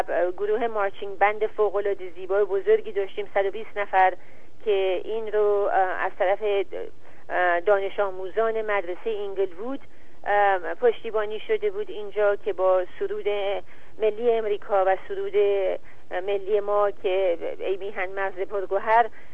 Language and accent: Persian; Iran; به عنوان یک ایرانی برای من و هموطنانم وجود داره